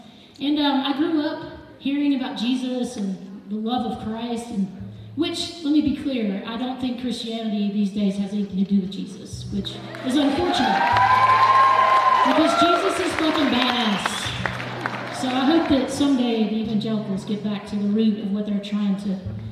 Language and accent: English; Hernando, Mississippi, United States; Well, y'all, I grew up in the Memphis area, in a little town called Hernando, Mississippi. I'm grateful to be from the South.